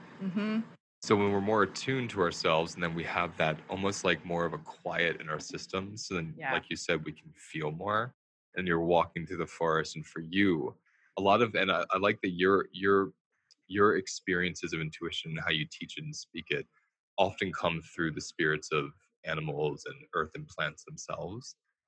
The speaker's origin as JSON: {"language": "English", "town": "New York City", "region": "New York", "country": "United States", "said": "like I'm a New Yorker"}